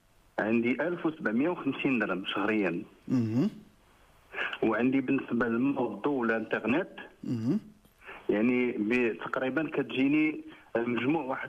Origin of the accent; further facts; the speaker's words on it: Casablanca, Casablanca-Settat, Morocco; now in Fez, Morocco; انا من كازا ولكن خدام في مدينة فاس